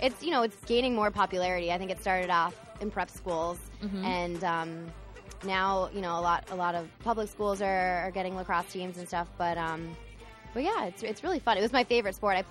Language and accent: English; Watertown, Massachusetts, United States; I'm from right outside Boston in Watertown.